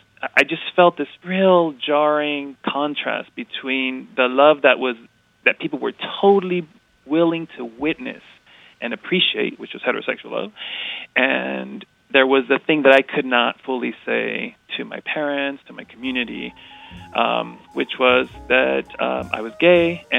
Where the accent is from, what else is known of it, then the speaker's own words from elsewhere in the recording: Oakland, California, United States; I grew up in Oakland, California, in a Mexican Puerto Rican family.